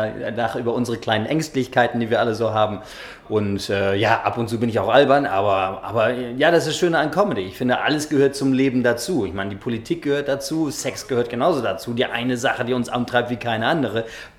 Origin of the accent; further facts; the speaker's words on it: Munich, Bavaria, Germany; born there; Naja, ich bin in München geboren, ursprünglich. Hört man jetzt nicht gerade, aber ich bin zumindest geboren in München.